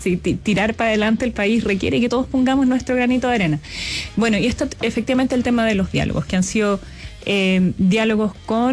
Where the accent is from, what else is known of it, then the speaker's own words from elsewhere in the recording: Chile; A veces como chilenas, chilenos, nos cuesta valorar lo que hacemos como país.